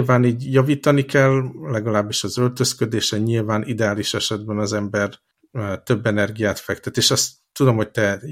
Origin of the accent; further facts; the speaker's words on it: Hungary; és mi, mint magyarok